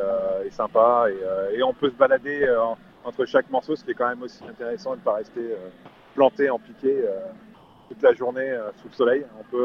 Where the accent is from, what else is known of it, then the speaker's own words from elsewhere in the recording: France; accent: French; notre anglais avec notre accent français passe très bien